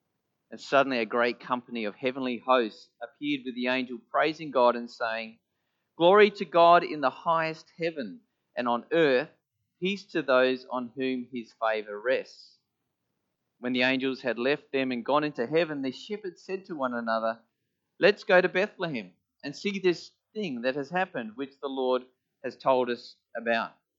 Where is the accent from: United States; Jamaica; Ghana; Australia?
Australia; Noarlunga, South Australia; I was born in Nolunga, okay? I'm only dissing where I grew up.